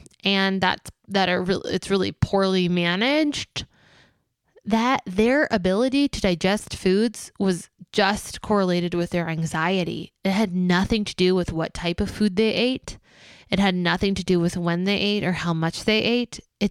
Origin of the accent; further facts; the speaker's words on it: Texas, United States; Again, I'm from Texas.